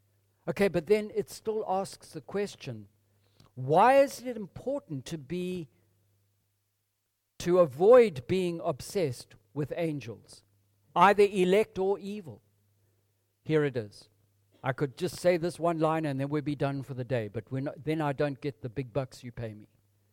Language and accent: English; Zimbabwe; I know that to be true of the people I grew up in Zimbabwe.